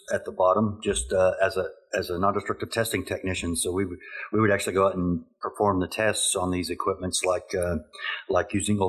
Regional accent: Texas, United States; I'm from Texas, been here all my life, born and raised.

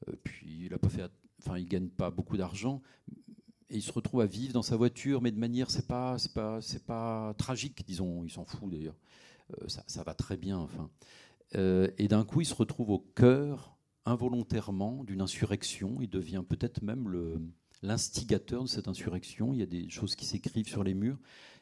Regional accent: western France, France; Et j'ai toujours vécu à Paris. Moi, je suis de Rennes, de Nantes, de villes de l'Ouest. Mais très vite, jeune prof, j'ai été balancé en banlieue parisienne. Donc, j'ai vécu à Paris.

